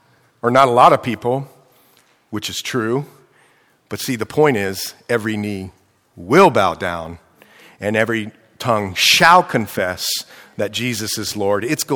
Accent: Ohio, United States; I'm from Ohio. That's why I say that. Stayed up north.

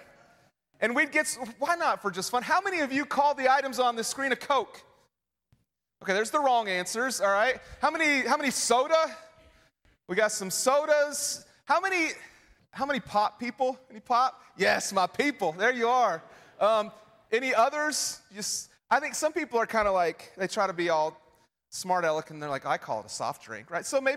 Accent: West Virginia, United States; Like Brandon said, I'm from West Virginia. Pretty proud of that.

